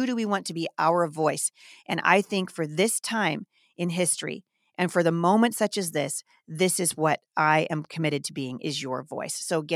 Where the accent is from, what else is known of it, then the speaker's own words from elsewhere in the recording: Battle Ground, Washington, United States; We have a campaign headquarters now in Battleground, Washington, which is my hometown.